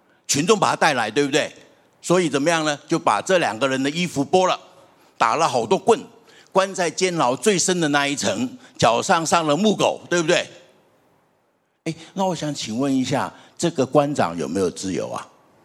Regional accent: China; 你说我们中国人不这样的，我们中国人不爱钱，对不对？

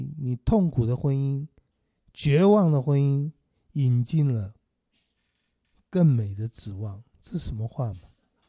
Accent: China; Law 的神圣和尊贵是我们中国人很难想象的

